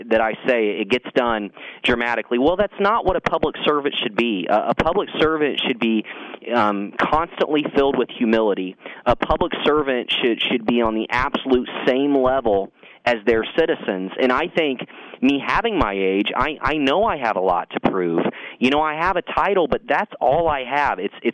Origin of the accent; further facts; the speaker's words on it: Frankfort, United States; to move my hometown forward. That's what this was about for me. It wasn't a stepping stone. It wasn't a salary. It was simply I wanted to come back. I wanted to utilize my time on this earth, no matter how long it may be, and I wanted to make a difference for Frankfort.